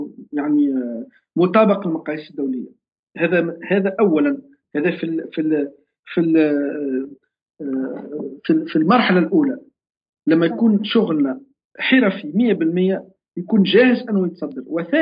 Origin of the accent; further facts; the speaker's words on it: Tunisia; انطلاقا من موقعي كتونسي وكعربي، لازم أني أكون منفتح عن العالم لكن بلوني العربي.